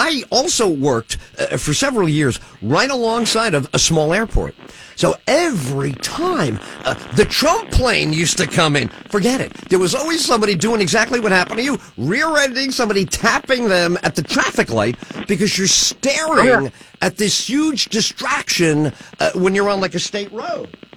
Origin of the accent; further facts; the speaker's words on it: New York, United States; I'm a basketball crazy fan because I grew up in New York and the Knicks were great.